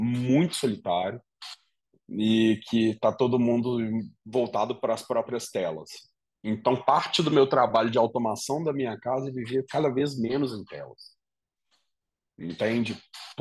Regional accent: Minas Gerais, Brazil; bom, eu venho de Minas Gerais

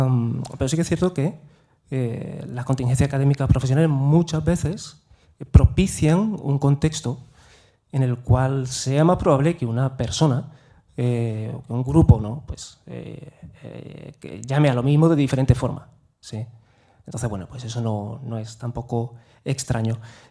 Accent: Málaga, Andalusia, Spain; vengo de Málaga

